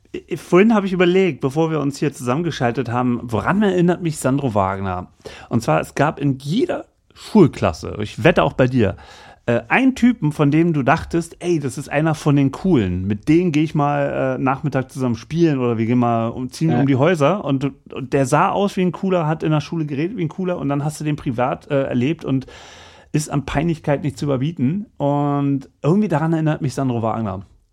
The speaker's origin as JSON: {"language": "German", "region": "Berlin", "country": "Germany", "said": "ich komme aus Berlin"}